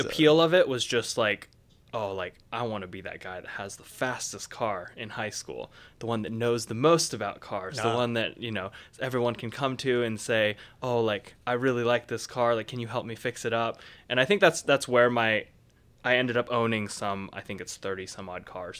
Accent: Salt Lake City, Utah, United States; So I grew up in Utah. I'm born and raised in Salt Lake City.

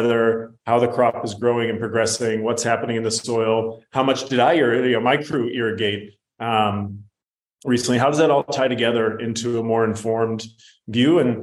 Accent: Glenview, Illinois, United States; So I'm from Illinois. Grew up outside of Chicago in the suburbs, a town called Glenview.

